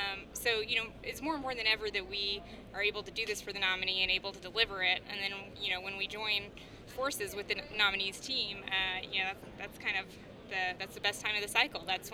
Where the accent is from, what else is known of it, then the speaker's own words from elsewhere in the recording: Indiana, United States; like I said, I'm from Indiana, and a lot of people there, even people who voted for Trump